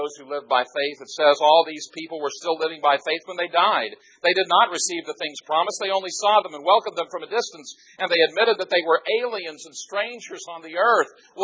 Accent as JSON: {"language": "English", "region": "Texas", "country": "United States", "said": "When Texans go out of the state, everyone knows that we're from Texas. What better place to hail from?"}